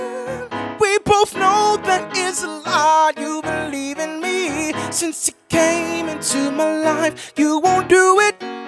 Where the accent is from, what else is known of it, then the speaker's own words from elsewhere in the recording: Southern US, United States; from what I've noticed growing up in the South and just coming out here